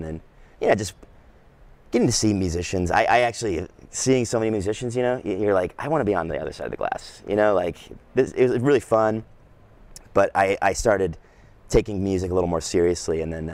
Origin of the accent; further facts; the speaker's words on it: Austin, Texas, United States; I'm from Austin. I've always been there.